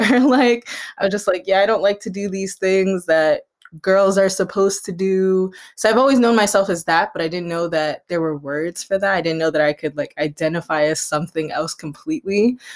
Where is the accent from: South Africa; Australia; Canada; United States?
United States; I'm a Nigerian-American trans non-binary multidisciplinary artist.